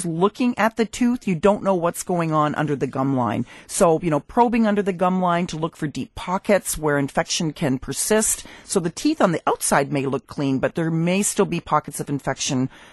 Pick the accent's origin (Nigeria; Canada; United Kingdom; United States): Canada; I'm a Canadian.